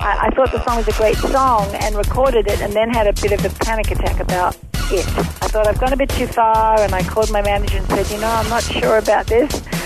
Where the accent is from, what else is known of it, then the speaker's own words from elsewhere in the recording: Australia; accent: Australian; I'll never lose my Aussie accent. Although it's funny because Australians think I sound American and Americans think I sound Australian.